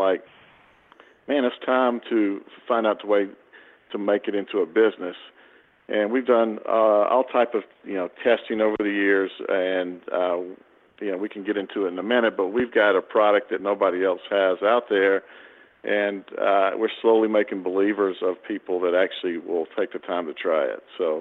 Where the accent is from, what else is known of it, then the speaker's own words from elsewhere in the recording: Georgia, United States; I'm a southern boy. I grew up in Georgia, so I'm used to the hot weather